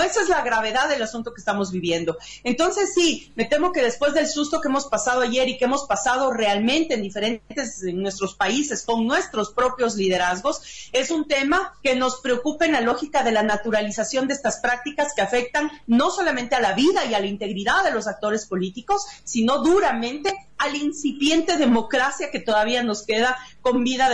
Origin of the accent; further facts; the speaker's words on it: Ecuador; Yo debo confesarles aquí que tengo doble nacionalidad, y yo soy ecuatoriana y tengo nacionalidad chilena justamente por mis antecedentes familiares